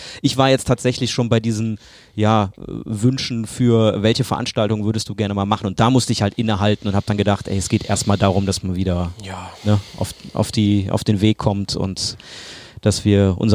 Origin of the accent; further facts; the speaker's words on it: Brühl, North Rhine-Westphalia, Germany; aus meiner Heimatstadt Brühl.